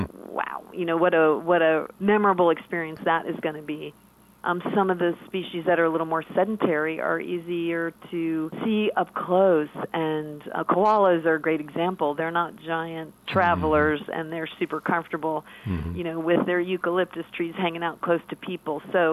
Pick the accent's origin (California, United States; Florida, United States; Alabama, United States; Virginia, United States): Florida, United States; Miami; You know, having the luxury like you did of growing up in Miami, I had the Everglades, the Keys, you know, the beaches at my disposal.